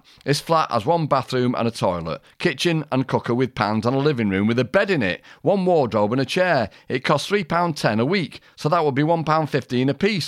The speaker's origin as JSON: {"language": "English", "town": "Manchester", "region": "North West England", "country": "United Kingdom", "said": "I come from Manchester"}